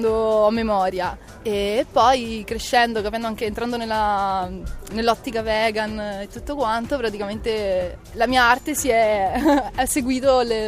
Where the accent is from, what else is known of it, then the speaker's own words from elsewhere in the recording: Arpino, Lazio, Italy; Sono Ciociara, di Arpino.